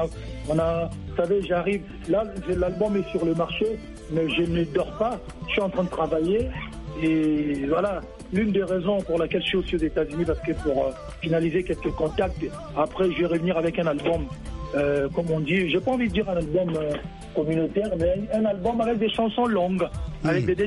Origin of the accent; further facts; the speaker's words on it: Bandal, Kinshasa, DR Congo; Moi, je suis de Bandal.